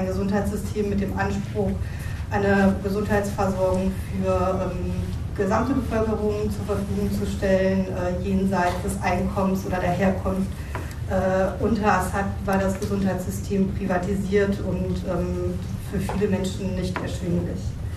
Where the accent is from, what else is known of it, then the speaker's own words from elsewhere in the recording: Frankfurt, Hesse, Germany; Ich komme aus Frankfurt